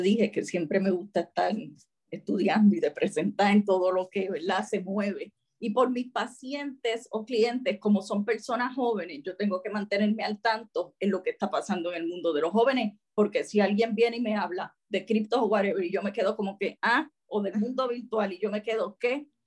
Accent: Puerto Rico; Entonces decidí regresar a Puerto Rico y me quedé aquí y trabajé mucho tiempo

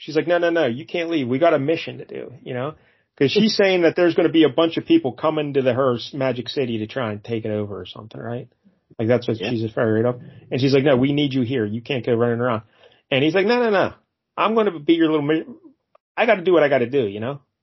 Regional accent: Greensburg, United States; Kind of like me in Greensburg, my hometown.

